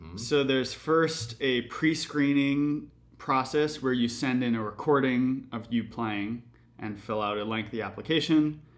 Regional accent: Seattle, Washington, United States; born there; moved away as an adult; now in New York, United States; I was born in Seattle, Washington in 1992.

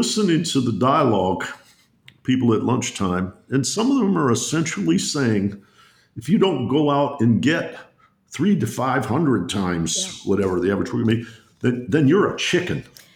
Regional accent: Detroit, Michigan, United States; When I was young, growing up in Detroit, one of the men that taught me baseball was named Dwayne Peterson.

